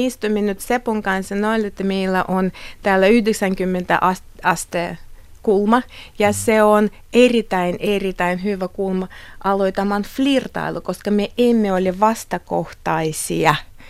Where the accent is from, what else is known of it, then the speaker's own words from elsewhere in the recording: Moscow, Russia; Finnish is a second language; now in Finland; Itse asiassa, kun mä olen Moskovasta, Moskovassa metrossa ihmiset istuvat noin vastapäätä.